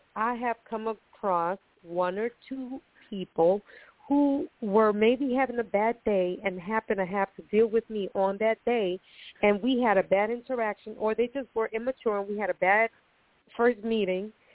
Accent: Costa Rica; And I grew up in Costa Rica, so we were, I mean, everybody has their own story.

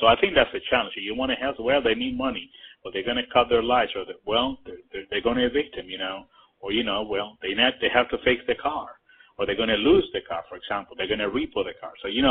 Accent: Puerto Rico; Like you mentioned, I'm from Puerto Rico

